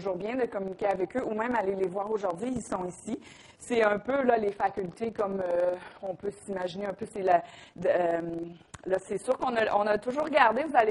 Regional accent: Quebec City, Quebec, Canada; Moi, je viens aussi de Québec, la ville de Québec.

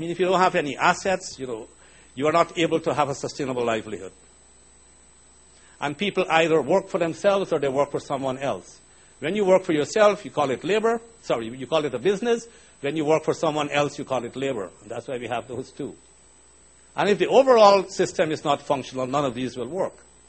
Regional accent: Canada; now in New York, United States; After all, I'm Canadian, I'm sitting in New York

